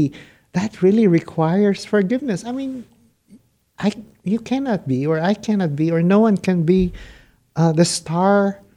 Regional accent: Philippines; born there; I was born in the Philippines, and when my adopted grandmother passed away, I think I was 6 years old or 7 years old.

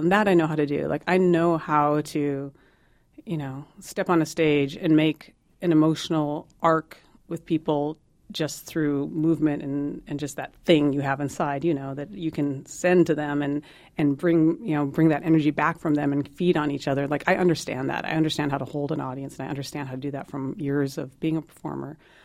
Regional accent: South Dakota, United States; South Dakota.

